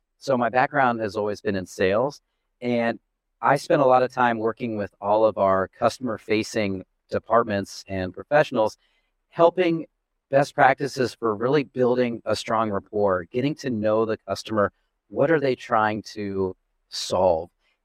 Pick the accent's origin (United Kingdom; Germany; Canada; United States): United States; Georgia; moved away as an adult; now in Nebraska, United States; So I'm from a suburb of Atlanta.